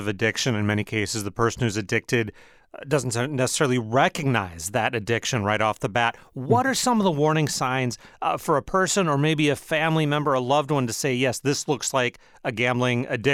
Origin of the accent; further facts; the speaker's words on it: Michigan, United States; I remember as a young guy growing up in Michigan, it's been a day or two now